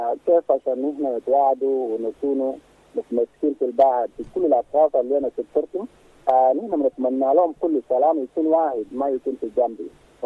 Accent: Sudan; نحن كلنا السودانيين نتطلب بأنه نحب بعضنا

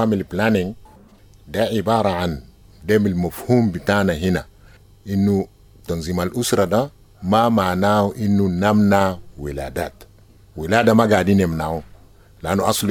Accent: South Sudan; مثلا عندنا في الجنوب مجتمع بتاع النيل

